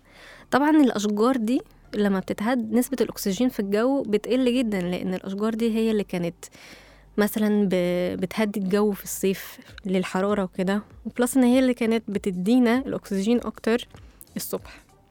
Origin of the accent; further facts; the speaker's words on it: Egypt; احنا كعائلات مصرية كريمين جدا وبنحب قوي اللمة والأكل الكتير والولايم